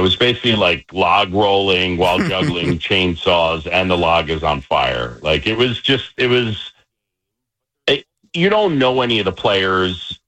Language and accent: English; New York City, New York, United States; our friend Tim Sheehy, mm-hmm. we grew up with on Roosevelt Island in New York.